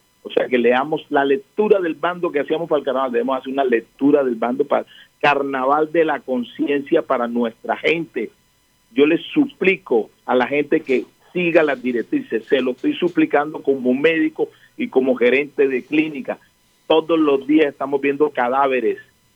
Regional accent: Barranquilla, Atlántico, Colombia; Yo entiendo a mi pueblo, yo soy barranquillero, me gusta el carnaval

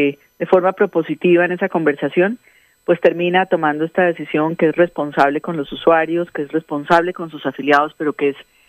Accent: Colombia; uno como colombiano sí reconoce

